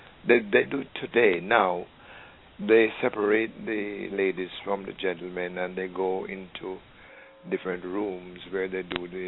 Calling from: Mount Vernon, New York, United States; from Mount

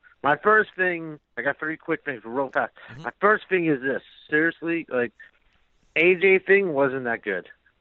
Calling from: Miami, Florida, United States; Hey, what's going on … from Miami?

